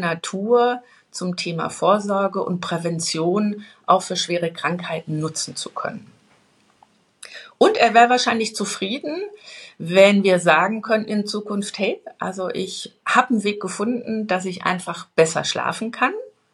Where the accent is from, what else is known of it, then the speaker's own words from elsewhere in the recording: Bavaria, Germany; ich komme aus dem Bayerischen Wald.